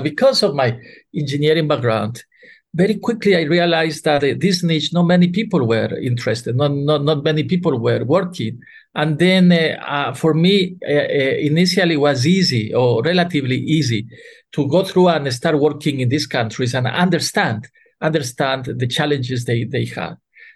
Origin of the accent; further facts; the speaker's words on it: Ecuador; English is a second language; moved away as an adult; now in United States; in my own country, Ecuador, I'm from Ecuador. And then I moved to the U.S. for doing the master's and PhD